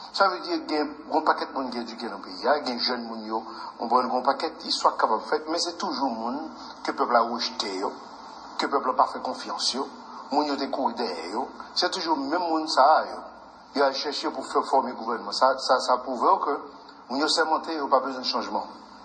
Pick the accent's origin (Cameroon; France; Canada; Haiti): Haiti; moi, gagnons en tant qu'Haïtien